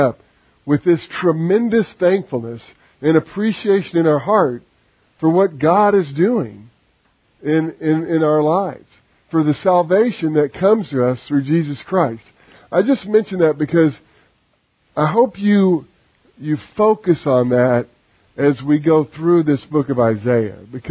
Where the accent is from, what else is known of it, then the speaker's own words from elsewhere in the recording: Texas, United States; also born or lived in California; we moved from California to Texas, and I'd grown up in Texas, she hadn't